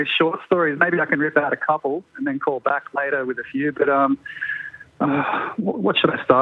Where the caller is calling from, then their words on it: South Africa; I'm calling from South Africa.